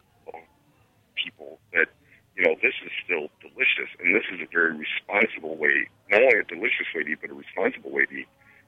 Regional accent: Cleveland, Ohio, United States; even when I'm away from Cleveland, I still long for Cleveland.

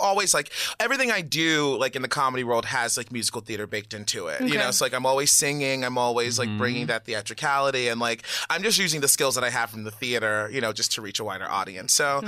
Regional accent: Baltimore, Maryland, United States; I'm from Baltimore

